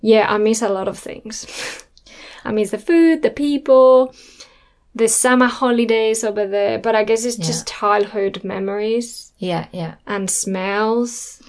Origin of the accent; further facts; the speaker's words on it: Spain; English is a second language; So if I went to Spain, I don't think I would go back to my hometown either.